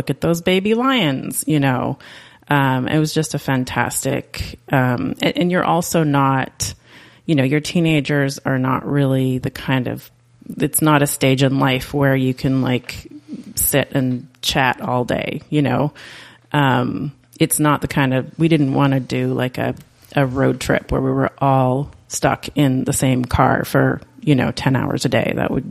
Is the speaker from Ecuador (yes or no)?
no; Canada; now in San Francisco Bay Area, United States; Sure. I am originally Canadian. I am now happily living in the San Francisco Bay Area